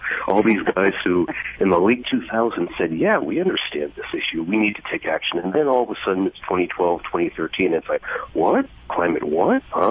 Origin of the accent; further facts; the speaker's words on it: Massachusetts, United States; you also have a very unusual occurrence in my home state of Massachusetts